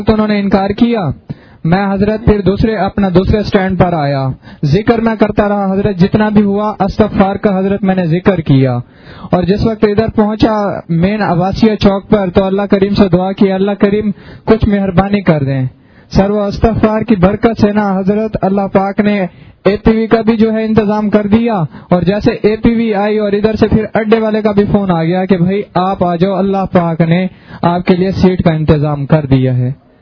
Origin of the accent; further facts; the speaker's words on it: Ahmadpur East, Punjab, Pakistan; میں احمد پور شرکیہ سے آیا ہوں.